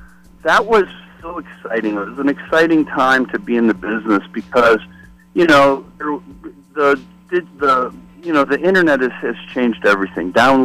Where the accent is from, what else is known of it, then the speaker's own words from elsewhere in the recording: Detroit, Michigan, United States; I'm a kid from Detroit, you know, with three older sisters.